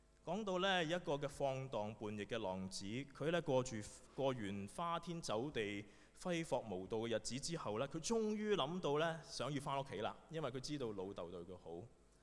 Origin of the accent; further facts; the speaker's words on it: China; 跟我們中國人一些我們的思想、一些成語其實都相近的